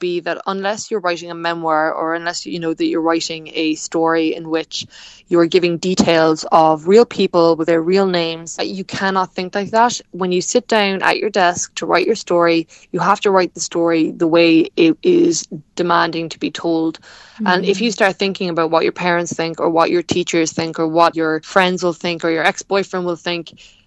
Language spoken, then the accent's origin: English; Clonakilty, County Cork, Ireland; on Clonakilty, which is my hometown